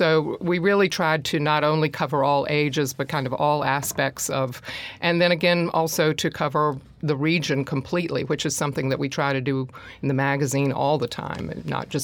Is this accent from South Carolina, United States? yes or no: yes; South Carolina, United States; also born or lived in New York; growing up in South Carolina. And her father was a teacher. My father was a teacher. Moving to New York, coming back to the South.